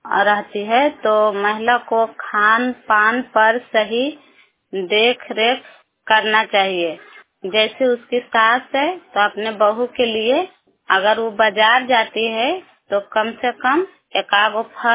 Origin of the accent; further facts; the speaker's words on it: Adampur, Bihar, India; अग्राम आदमपुर के रहने वाला हूँ। पंचायती चौकन्ना प्रखंड नादीगंज जिला नवादा